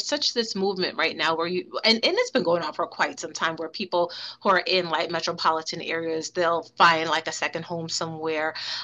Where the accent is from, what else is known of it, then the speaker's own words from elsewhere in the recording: Bronx, New York, United States; Like I'm a city person, right? I grew up in the Bronx